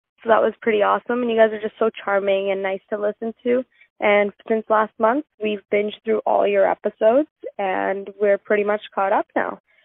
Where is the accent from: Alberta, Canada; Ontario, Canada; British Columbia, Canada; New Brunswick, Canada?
Ontario, Canada; Hamilton; we're from Hamilton, Ontario.